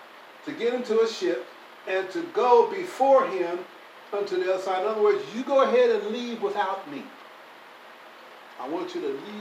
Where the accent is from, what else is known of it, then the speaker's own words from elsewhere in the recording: Gary, Indiana, United States; When I grew up in Gary, Indiana, my mother and my uncle, he came out of the bed, they went and got some buffalo fish.